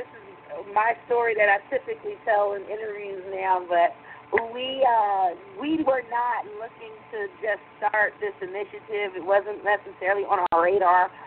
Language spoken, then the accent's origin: English; Philadelphia, Pennsylvania, United States; now in Stonecrest, United States; I was just going to say that I am from Philadelphia, and I am living in Stonecrest, Georgia